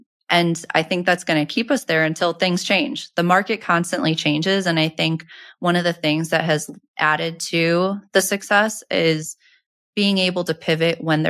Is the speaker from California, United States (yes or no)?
no; Chicago, Illinois, United States; And we want to do this in our backyard, and we're from Chicago. Our majority of our portfolio is there.